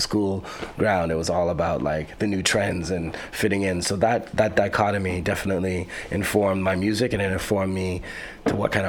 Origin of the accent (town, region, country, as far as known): Canada